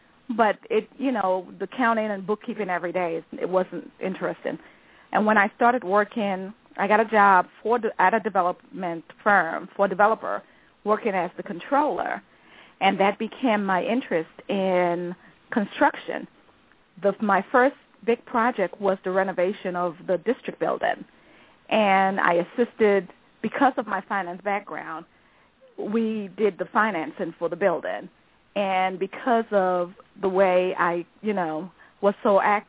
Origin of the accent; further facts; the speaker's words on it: U.S. Virgin Islands; Well, I'm actually from the Virgin Islands.